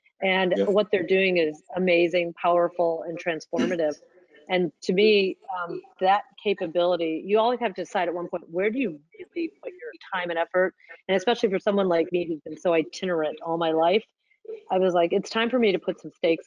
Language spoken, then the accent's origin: English; Detroit, Michigan, United States; And I looked at my hometown, Detroit, was really impressed with what Mayor Duggan has been doing to develop